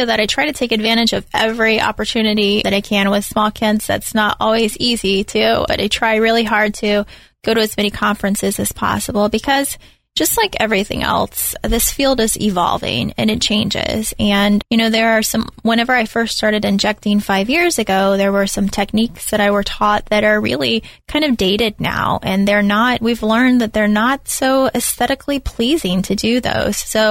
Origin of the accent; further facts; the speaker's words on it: Dade City, Florida, United States; my husband and I both grew up in a small town. We grew up in Dade City, so we're not too far away from Dade City.